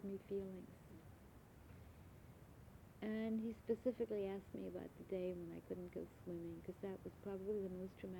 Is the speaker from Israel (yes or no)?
no; Germany; moved away; they knew by my parents' appearance for sure that I came from Germany. And I told them I was